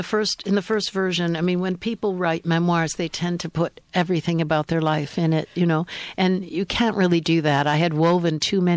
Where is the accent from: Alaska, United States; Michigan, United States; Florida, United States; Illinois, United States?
Michigan, United States; Detroit; born there; And I was born in Detroit, and my grandmother was an immigrant from former Czechoslovakia, and she stayed with us often when I was a child.